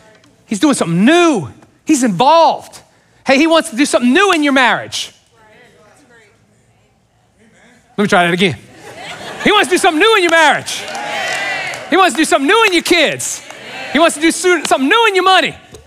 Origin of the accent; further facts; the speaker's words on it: Louisiana, United States; Yeah, I'm Cajun. We're from Louisiana and there's a great new Cajun place.